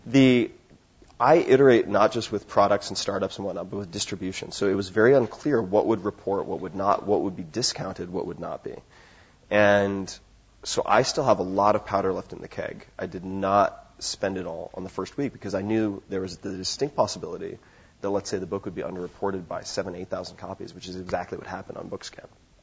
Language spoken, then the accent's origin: English; New York, United States; No, I'm not vegetarian, but I grew up on Long Island, and there's a pretty decent bow season for deer on Long Island.